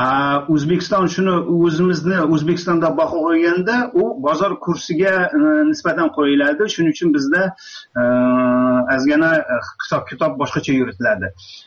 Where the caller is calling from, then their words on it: Astana, Kazakhstan; Men Astanadan